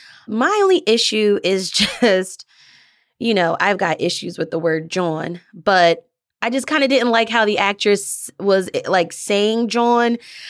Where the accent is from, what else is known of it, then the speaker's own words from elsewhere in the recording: Philadelphia, Pennsylvania, United States; also born or lived in New Jersey; I spent half my life living in northern New Jersey. So technically, I'm half Philadelphian, half New Jerseyan.